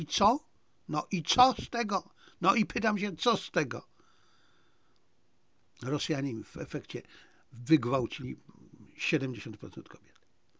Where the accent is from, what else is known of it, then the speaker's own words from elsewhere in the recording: Lviv, Lviv Oblast, Ukraine; moja mamusia urodziła się we Lwowie. Ja jestem lwowiakiem, więc ja czuję te klimaty.